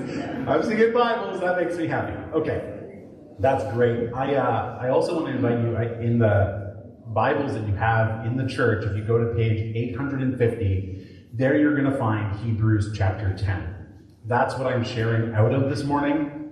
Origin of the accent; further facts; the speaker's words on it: Canada; when I'm in Scotland, which I am, I often come across people who find out I'm Canadian